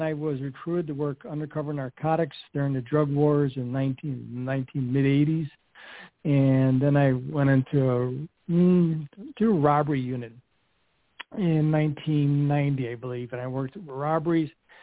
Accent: Chicago, Illinois, United States; moved away as an adult; also born or lived in Calumet City, Illinois / Wyoming; That I was born and raised in Chicago, then moved to Cal City, and I became a policeman there in 1980.

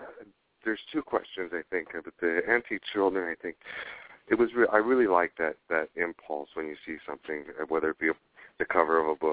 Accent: Los Angeles, California, United States; also born or lived in Maine; Born in L.A. In the Glassell Park, Glendale area. I was born in the General Hospital. And lived in Los Angeles as a child for about 3 or 4 years

